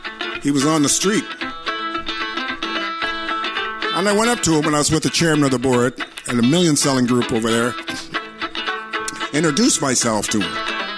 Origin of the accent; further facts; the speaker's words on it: Hamilton, Ontario, Canada; born there; I was born in Hamilton, Ontario, on Winter Street, right next to the Griffins